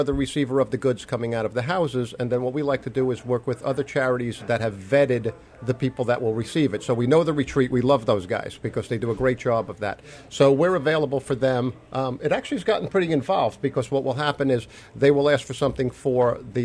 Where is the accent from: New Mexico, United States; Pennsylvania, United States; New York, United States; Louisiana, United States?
New York, United States; Well, I grew up in Nassau County.